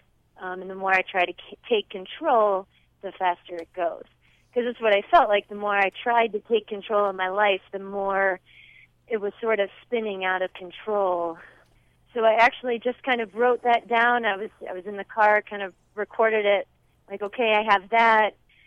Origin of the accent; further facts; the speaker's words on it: Michigan, United States; also born or lived in West Virginia / Colorado; Well, I was born in West Virginia, but I spent growing up in Michigan, actually. So I went through most of elementary, middle, high school, college, all in Michigan, and then moved out to Colorado